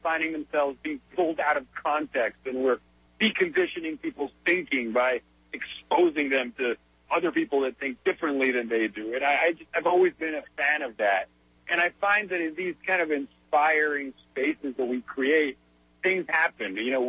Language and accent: English; Caracas, Capital District, Venezuela; Well, I was born in Venezuela. I was born in Caracas, and I grew up there. I attended an international school growing up, so I had friends from, you know, all over the world.